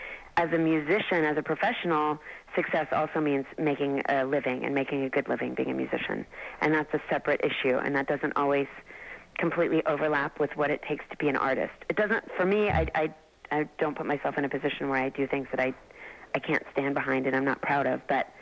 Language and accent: English; Dallas, Texas, United States; Growing up in Dallas, which is sort of like Arizona and Phoenix and Scottsdale, where people are aware of how they look.